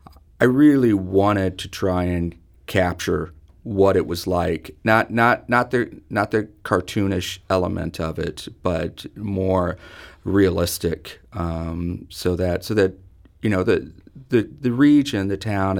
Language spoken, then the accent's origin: English; Wichita, Kansas, United States; Having grown up in Kansas, I mean, I grew up in Wichita, Kansas, which is the largest town in the state. But at the same point, I'm a grandson of farmers, and I went to school in a small town.